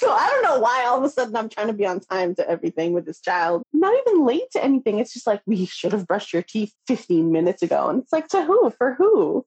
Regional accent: Philippines; I, being Filipino, have grown up with something called a tabo.

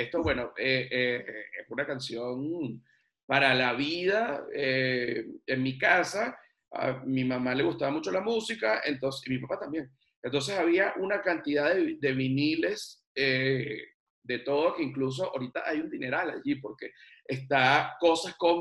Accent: Venezuela; de la música que uno escucha siendo, bueno, venezolano.

